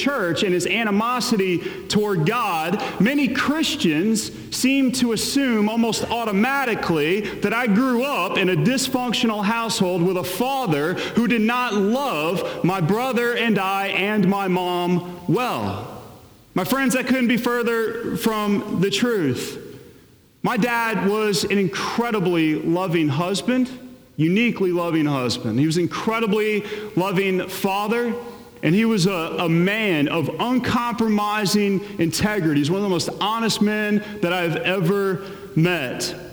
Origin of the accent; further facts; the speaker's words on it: the South, United States; But even growing up where I grew up, I literally knew nothing of Jesus.